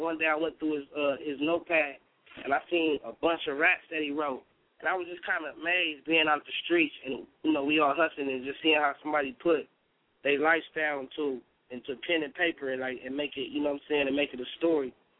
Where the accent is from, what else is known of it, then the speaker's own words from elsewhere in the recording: Los Angeles, California, United States; Yeah, I was born and raised in South Central, but really I got it, like, pretty much everywhere.